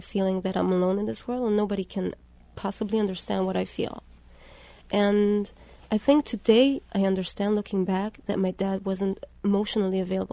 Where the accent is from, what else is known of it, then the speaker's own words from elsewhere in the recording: Switzerland; also born or lived in Israel; I was born in Switzerland, and I was we moved to Israel and back to Switzerland. So it was every 10 years.